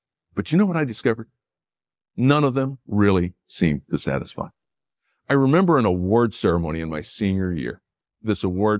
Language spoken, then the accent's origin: English; Rockford, Illinois, United States; moved away as an adult; My dad drove me out from Rockford, Illinois, which is my hometown, and it took us 1,000 miles of driving to get to MIT.